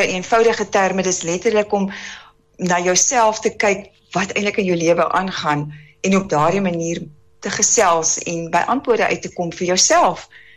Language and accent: Afrikaans; Upington, Northern Cape, South Africa; ek is gebore en getoe in Appington. Ek is 'n Appingtoner.